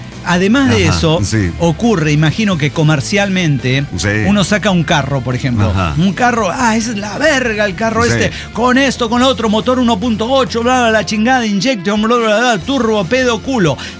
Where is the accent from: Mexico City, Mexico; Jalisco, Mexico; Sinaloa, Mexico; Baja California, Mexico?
Mexico City, Mexico; now in Celaya, Mexico; soy de Ciudad de México y me he mudado por trabajo.